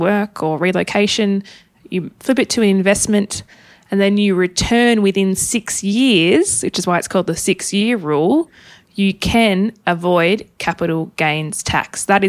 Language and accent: English; Tasmania, Australia; I am originally from Tassie.